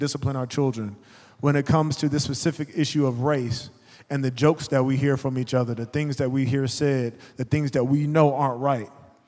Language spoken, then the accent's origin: English; the South, United States; And especially in the South, I'll say it. I'm from the South. I can talk about y'all.